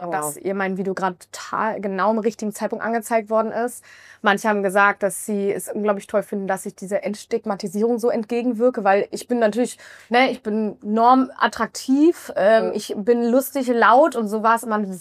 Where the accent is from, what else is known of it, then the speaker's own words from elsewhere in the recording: Germany; born there; ich bin gebürtige Deutsche